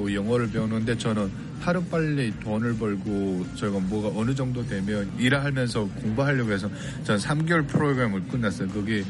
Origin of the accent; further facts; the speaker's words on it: North Korea; 제가 북한 사람이란 걸 알고 진짜 아무 사람도 저 주변에 없었어요